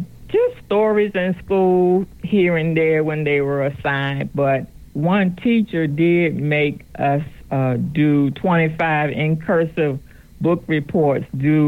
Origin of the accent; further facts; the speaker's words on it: Norfolk, Virginia, United States; moved away as an adult; now in Tennessee, United States; No, actually, I grew up in Norfolk, Virginia, but I have been here in Tennessee since the year 2000.